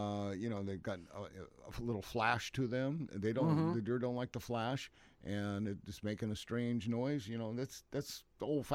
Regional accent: Arkansas, United States; Yeah, I'm from Arkansas, right.

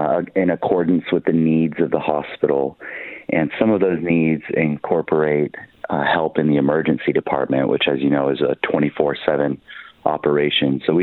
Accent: Eugene, Oregon, United States; I'm probably the one that's the furthest out. I'm from Eugene.

